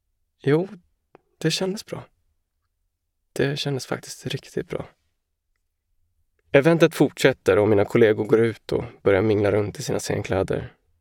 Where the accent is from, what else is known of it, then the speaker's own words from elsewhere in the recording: Åland, Finland; also born or lived in Stockholm; Jag föddes i Stockholm eftersom pappa är svensk, men redan efter någon månad landade vi på Åland. Ja, inte minst för att mamma är ålänning. Åland har varit en väldigt fin plats att växa upp på, med sin vilda natur och trygga omgivning.